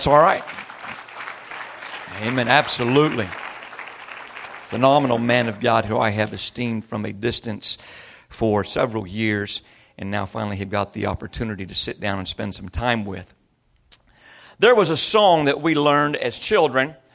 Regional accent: California, United States; I'm from Southern California. And down there, we got concrete and asphalt.

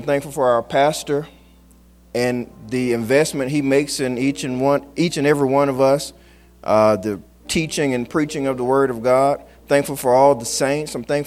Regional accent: Mobile, Alabama, United States; born there; now in Birmingham, United States; I was born in Mobile, never planned on living in Birmingham a day in my life.

